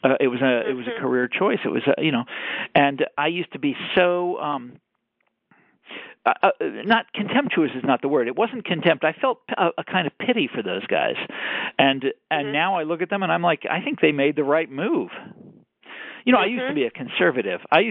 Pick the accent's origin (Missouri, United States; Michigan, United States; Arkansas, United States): Missouri, United States; Kansas City; I'm from, you know, I'm from Kansas City and he's from here and whatever.